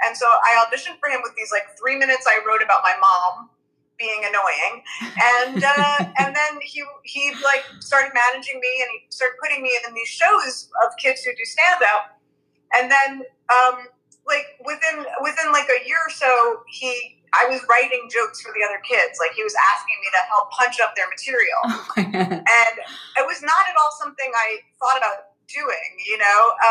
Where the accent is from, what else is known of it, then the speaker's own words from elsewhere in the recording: Brooklyn, New York, United States; I'm from Brooklyn.